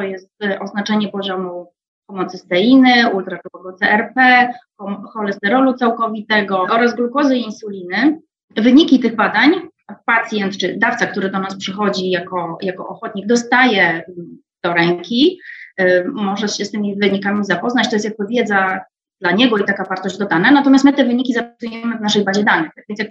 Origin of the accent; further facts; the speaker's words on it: Wrocław, Lower Silesian Voivodeship, Poland; a jestem sama wrocławianką.